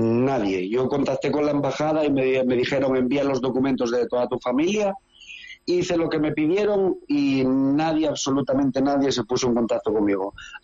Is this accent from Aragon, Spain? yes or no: no; Langreo, Asturias, Spain; now in Vinnytsia, Ukraine; yo también soy un humilde ciudadano de provincias, que soy de Asturias.